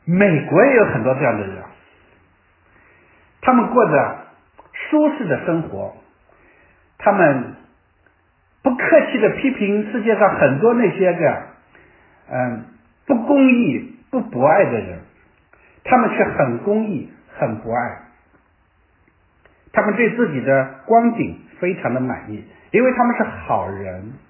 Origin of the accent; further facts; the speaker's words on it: China; 我们中国人是很容易习惯的